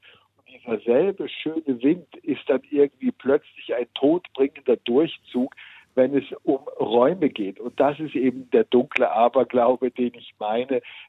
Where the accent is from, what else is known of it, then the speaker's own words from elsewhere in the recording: Switzerland; Ich bin in der Schweiz aufgewachsen.